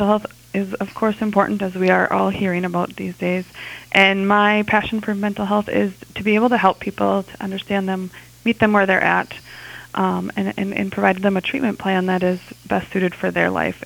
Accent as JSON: {"language": "English", "town": "Bellevue", "region": "Minnesota", "country": "United States", "tie": "born or raised there", "lives_now": "Granite Falls, United States", "said": "Yep. Grew up in Bellevue."}